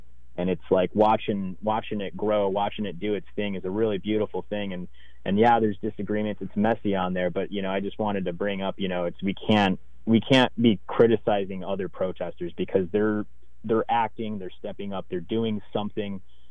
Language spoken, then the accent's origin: English; United States; I'm Native American for the most part.